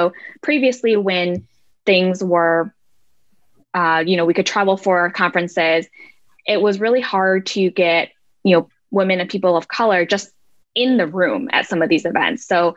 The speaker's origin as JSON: {"language": "English", "region": "Midwest", "country": "United States", "said": "I'm from the Midwest where, you know, at the time I went to law school, there wasn't a lot of privacy in the field."}